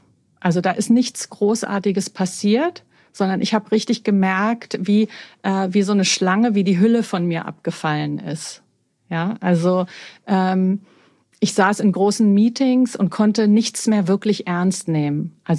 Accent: Berlin, Germany; Also ich bin ja gebürtige Berlinerin, so eine richtig echte Berliner Pflanze. Mhm. Bin am Kotti groß geworden

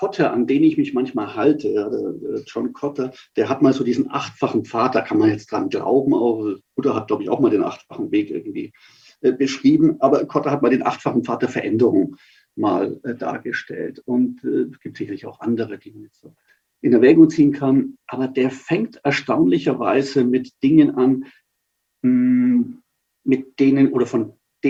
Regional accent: Nuremberg, Bavaria, Germany; Ich bin als Nürnberger eher, was den Fußball anbelangt, eher dem Club.

